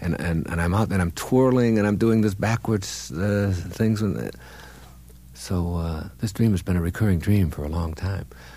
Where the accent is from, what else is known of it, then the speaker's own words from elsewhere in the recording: Detroit, Michigan, United States; I am back in my youth, and in my youth, I grew up in the Detroit area, and I was a hockey player.